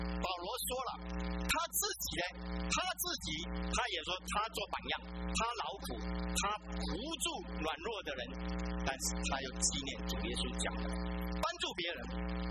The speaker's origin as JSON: {"language": "Chinese", "country": "China", "lives_now": "United States", "said": "又讲到我们中国人，在美国的中国人，太精英了，太聪明了，反应太快了"}